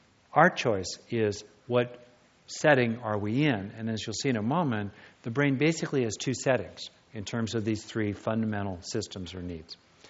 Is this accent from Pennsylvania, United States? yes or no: no; California, United States; I grew up in Southern California, a lot of lizards there, rub their bellies, lizard time.